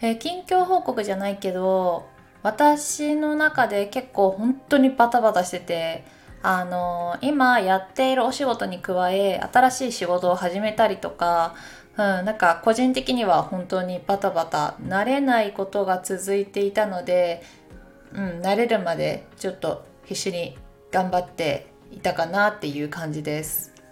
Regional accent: Takayama, Gifu, Japan; 岐阜県高山市、私の故郷に行っておりました。

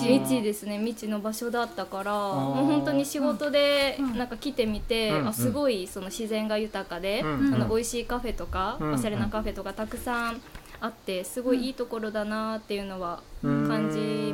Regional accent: Nakatsu, Oita, Japan; 出身は中津市 で、そうですね、もう生まれてから今までずっと中津に住んでる感じです。

